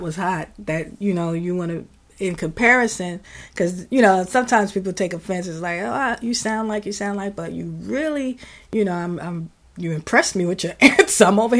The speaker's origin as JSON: {"language": "English", "town": "Bronx", "region": "New York", "country": "United States", "said": "I'm from the Bronx."}